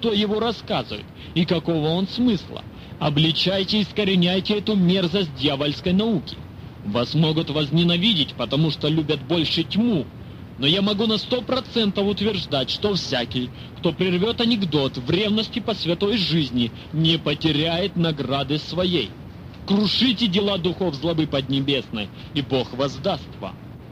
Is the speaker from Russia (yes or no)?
no; Ukraine; Я сам украинец, но не понимаю украинцев